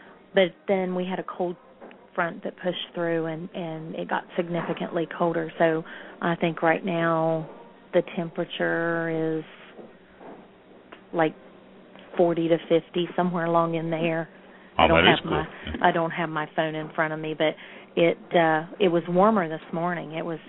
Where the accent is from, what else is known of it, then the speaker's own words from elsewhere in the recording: West Virginia, United States; In fact, I grew up in Mason County, West Virginia. Not in Point Pleasant, but more out in the country.